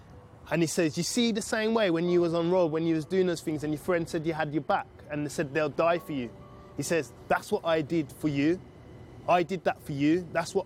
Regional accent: Wolverhampton, West Midlands, United Kingdom; I'm 31 and I'm from Wolverhampton. Every Sabbath, I'd be reading Desire of Ages and just getting to know Christ.

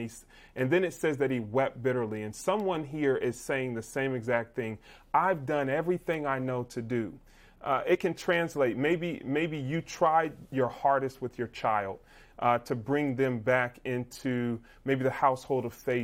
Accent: Columbus, Ohio, United States; I am live from Columbus, Ohio right now in my mom's home. This is the home that I grew up in.

